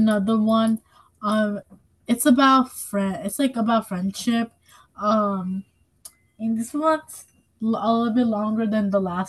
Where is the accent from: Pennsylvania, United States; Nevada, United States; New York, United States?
New York, United States; Hudson; I'm 11 years old, and I'm also from Hudson.